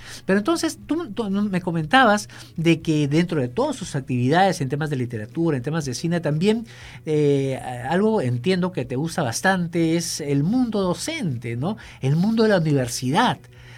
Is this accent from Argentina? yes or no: no; Peru; pero en lo que nos corresponde como peruanos, en cualquier parte de nuestro país